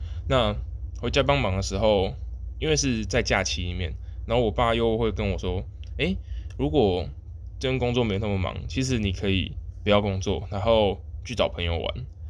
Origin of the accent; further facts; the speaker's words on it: Eastern Taiwan, Taiwan; 就是我是东部的小孩嘛